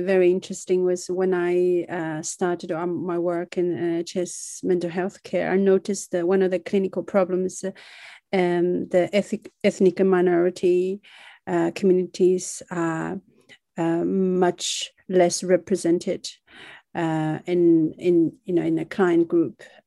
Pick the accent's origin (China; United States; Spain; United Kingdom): China; So I grew up in China